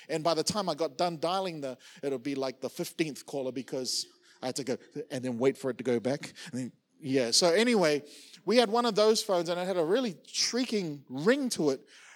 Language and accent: English; Auckland, New Zealand; when I was growing up in Auckland, New Zealand, some of you may remember this.